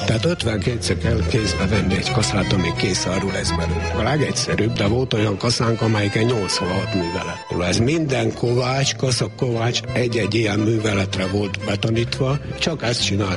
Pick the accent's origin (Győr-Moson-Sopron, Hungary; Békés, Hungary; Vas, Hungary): Vas, Hungary; Szentgotthárd; Hát én Tőzsgyökeres Szent Gotthárdi vagyok, itt is születtem, és azóta is itt élek.